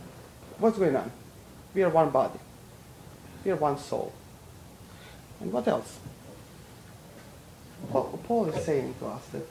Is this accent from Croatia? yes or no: yes; Croatia; English is a second language; So I basically came from Croatia here, you know? I came from Croatia where we celebrated 500th anniversary of Reformation.